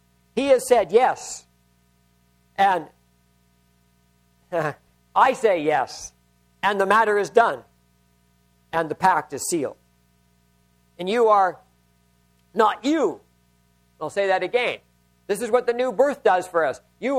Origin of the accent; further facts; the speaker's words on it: Saskatchewan, Canada; we were still living in Regina, we'd often go through my hometown, which is about 90 miles from Regina.